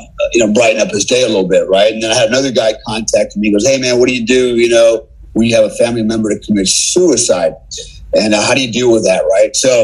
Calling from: Bali, Indonesia; I'm calling you from Bali, Indonesia. I have a home here. I have an office here. I have a business here. I have a home in Panama City Beach, Florida, so I can move back and forth.

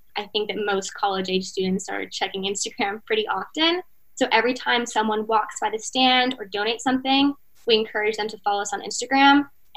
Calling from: Miami, Florida, United States; I'm 20. I'm calling from Miami, Florida.

